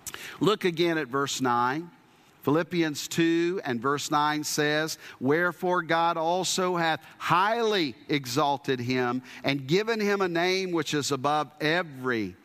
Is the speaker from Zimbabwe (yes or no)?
no; Japan; I saw those conversions firsthand growing up in Japan and watching how Japanese people would worship idols.